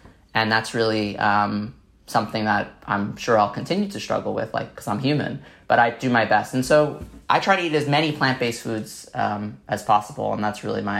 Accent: Staten Island, New York, United States; But one of the parts I really did like growing up in Staten Island was there was a lot of nature. There was a lot of natural spaces and green trails.

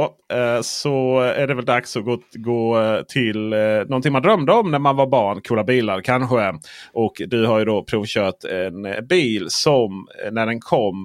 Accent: Blekinge, Sweden; Jag kommer från Blekinge där, vet du, för fullt med bönder.

